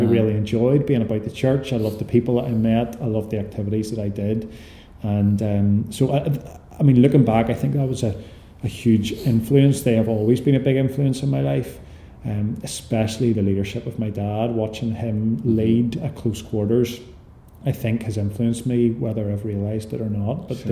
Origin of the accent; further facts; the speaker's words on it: Templepatrick, Northern Ireland, United Kingdom; I have an older sister as well, and we grew up in Templepatrick and attended a local church, Mucklemore Presbyterian Church.